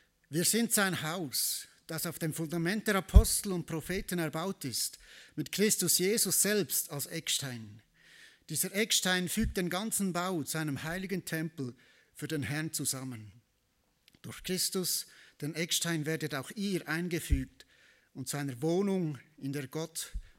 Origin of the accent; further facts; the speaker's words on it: Switzerland; born there; Ich bin als Schweizer geboren, ich kann nichts dazu tun und ich habe das Bürgerrecht von der Schweiz.